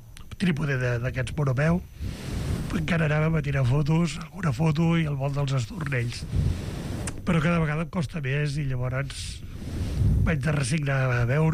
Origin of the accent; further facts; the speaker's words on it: Sant Jaume d'Enveja, Catalonia, Spain; moved away as an adult; now in Barcelona, Spain; jo soc fill de Sant Jaume d'Enveja, clar. Vaig marxar amb 20 anys per vindre a treballar aquí a Barcelona.